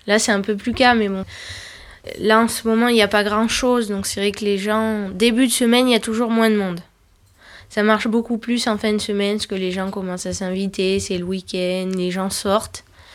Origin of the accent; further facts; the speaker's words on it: Vallières, France; Oui, de Vallières. Enfin, je vis pas dans le bourg, mais je suis de Vallières. Ça va faire plus de 18 ans que j'habite ici, mais mes origines sont d'ici. Mes grands-parents ont toujours vécu là, ils sont nés à Vallières d'ailleurs.